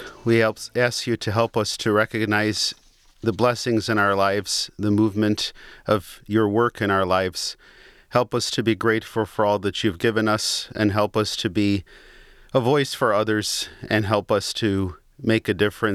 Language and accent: English; Southfield, Michigan, United States; I grew up in Southfield, Michigan, was born in May 15th, 1989, to two parents of Middle Eastern descent.